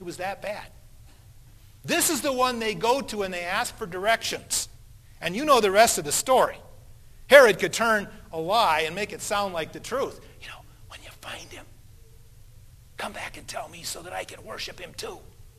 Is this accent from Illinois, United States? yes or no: no; Minnesota, United States; as soon as I open my mouth, they know I'm a Yankee. Sorry, I'm from Minnesota.